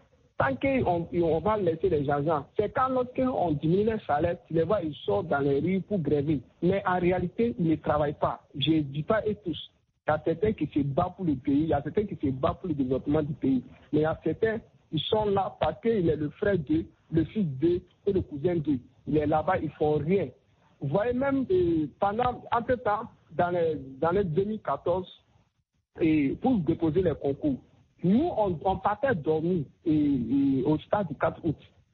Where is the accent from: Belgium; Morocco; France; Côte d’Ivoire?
Côte d’Ivoire; born there; je suis né en Côte d'Ivoire. Maintenant, je devais faire la nationalité burkinabé.